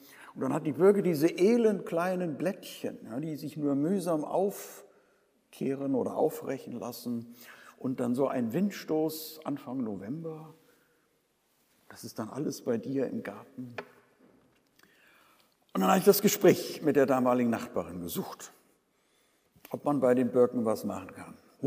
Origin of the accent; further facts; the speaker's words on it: Bergneustadt, North Rhine-Westphalia, Germany; Ich bin in meiner Heimatstadt Bergneustadt im Stadtrat.